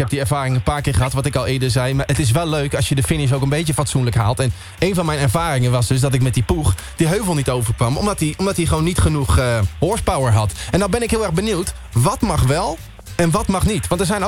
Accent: Randstad, Netherlands; ik kom uit de Randstad, hè?

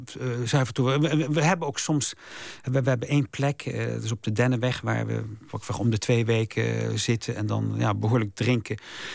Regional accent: Netherlands; als Hollander een moskee komt binnen

